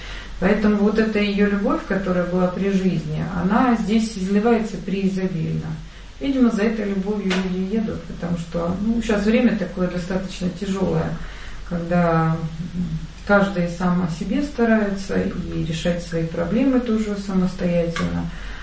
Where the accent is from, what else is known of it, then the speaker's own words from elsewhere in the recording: Donetsk, Donetsk Oblast, Ukraine; Поскольку я сама из Донецка.